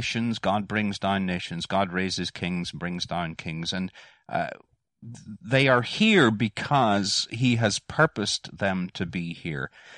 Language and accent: English; Bangor, Northern Ireland, United Kingdom; I'm a townie. I grew up in Bangor, Northern Ireland.